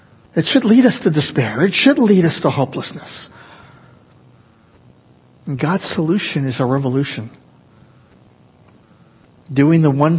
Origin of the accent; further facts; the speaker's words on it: Canada; born there; I'm Canadian. I like being Canadian. I feel very fortunate having been born in Canada.